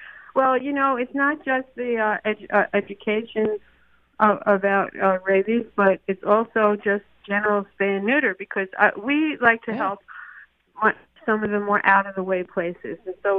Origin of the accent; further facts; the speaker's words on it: Brooklyn, New York, United States; I grew up in Brooklyn, New York, and we had street dogs on our corner.